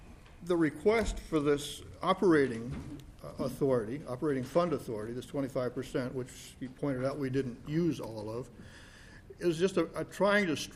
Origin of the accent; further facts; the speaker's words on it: Dodge Center, Minnesota, United States; Well, quite frankly, I was born and raised in Dodge Center in Dodge County.